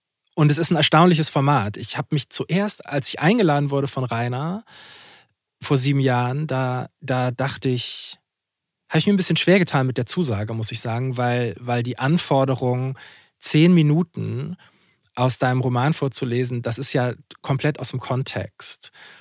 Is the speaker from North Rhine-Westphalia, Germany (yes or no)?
no; Hamburg, Germany; born there; Ja, ich bin in Hamburg geboren.